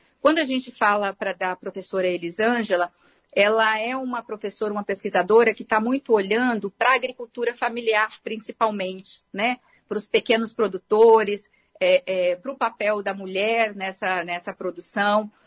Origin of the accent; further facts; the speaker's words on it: Espírito Santo, Brazil; nós que viemos do interior, eu sou do interior do Espírito Santo, e a gente cresceu com aonde, vamos dizer assim, a chegada de um médico era quase um acontecimento na minha comunidade rural.